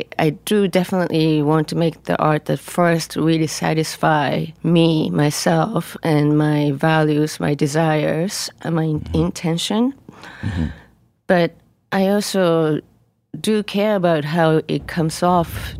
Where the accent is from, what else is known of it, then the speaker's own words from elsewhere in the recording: Japan; first language Japanese; English is a second language; Yes, my native language is Japanese. Right. And I've lived here long enough to sometimes just babble, say things out.